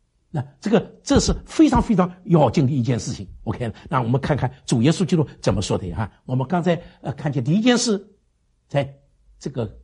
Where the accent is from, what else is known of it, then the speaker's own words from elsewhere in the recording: Shanghai, China; 我常常讲，这个我们上海人最迷信了